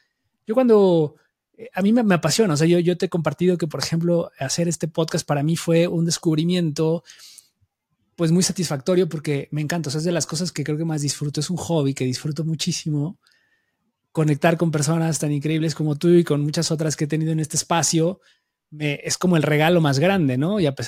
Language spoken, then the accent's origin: Spanish; Mexico; born there; yo soy una persona religiosa, soy católico porque nací en México y porque esto me tocó y esto fue la herencia que tuve de mi familia.